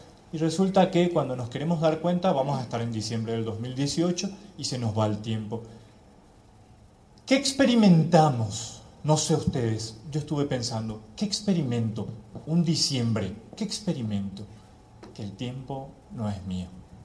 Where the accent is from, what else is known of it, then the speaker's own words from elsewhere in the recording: Paraguay; also born or lived in Uruguay; Santa Cruz, desde hace 4 meses, van a ser 4 meses que llegué. Soy paraguayo, viví muchos años en Uruguay, es prácticamente donde hice la mitad de mis estudios